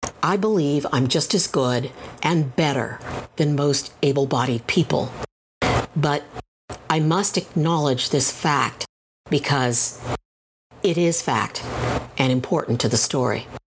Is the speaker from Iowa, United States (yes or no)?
no; Fresno, California, United States; We were relatively poor. I was a Latina growing up in Fresno, California, with a leg brace and a bad limp.